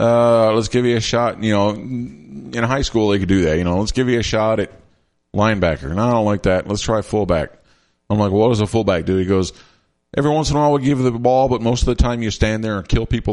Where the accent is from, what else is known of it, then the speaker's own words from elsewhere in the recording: Watertown, Massachusetts, United States; But you see, I grew up in Watertown, so I hung out with all of those guys.